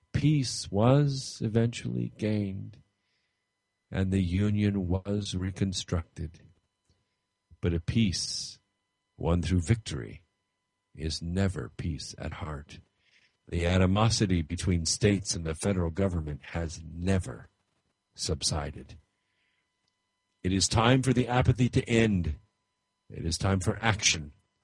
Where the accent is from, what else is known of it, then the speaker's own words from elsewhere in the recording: Scotland, United Kingdom; Whether you're black or Jewish or Irish, I'm Scottish, it does not matter.